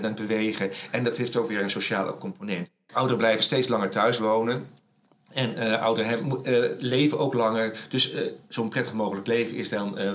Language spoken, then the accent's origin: Dutch; The Hague, South Holland, Netherlands; ik kom uit Den Haag